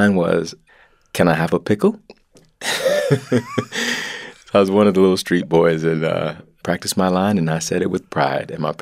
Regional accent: Bessemer, Alabama, United States; And I say I'm from Birmingham. I'm really from a town called Bessemer, which is about half an hour south of Birmingham.

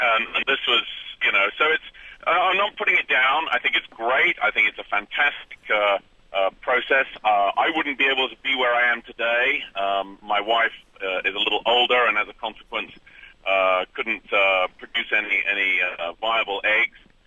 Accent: United States; being an American, I know I don't sound it, but I am

